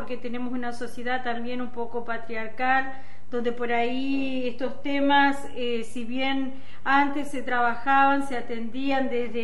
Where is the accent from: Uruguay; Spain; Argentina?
Argentina; Aranguren, Entre Ríos; no solo como arangurenses, sino como entrerrianos y por sobre todo como argentinos.